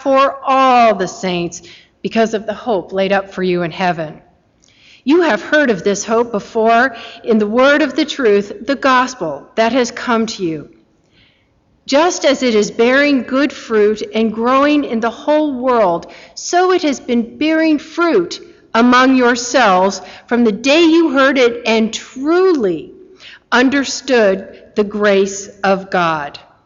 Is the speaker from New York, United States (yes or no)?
no; Virginia, United States; my hometown in Virginia, Northern Virginia.